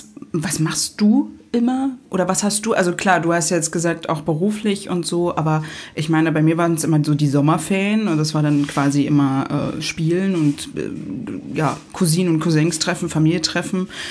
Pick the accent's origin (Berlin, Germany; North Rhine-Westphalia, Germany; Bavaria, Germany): Berlin, Germany; also born or lived in Lebanon; Berlin ist meine Heimat